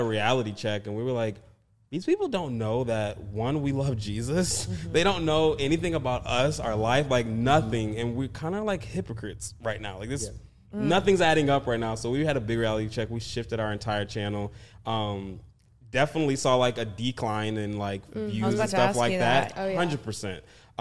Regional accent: Detroit, Michigan, United States; This is my wife, Savannah. I'm originally from Detroit. She's from Portland. We met in L.A., Los Angeles.

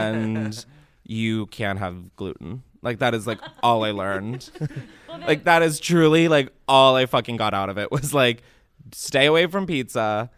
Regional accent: Delaware, United States; I honestly think maybe it was from growing up in Delaware and then being like, I can never do that.

